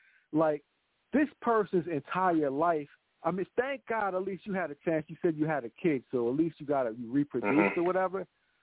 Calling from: New Jersey, United States; I'm calling from South Jersey.

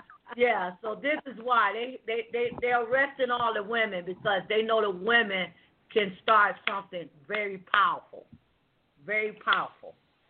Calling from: Columbus, Ohio, United States; I'm calling from Columbus, Ohio.

